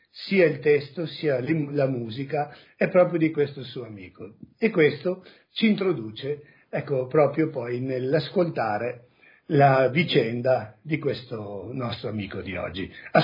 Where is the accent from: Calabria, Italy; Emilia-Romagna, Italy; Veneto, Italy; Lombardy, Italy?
Veneto, Italy; io sono veneto come voi e difatti mi sento a casa doppiamente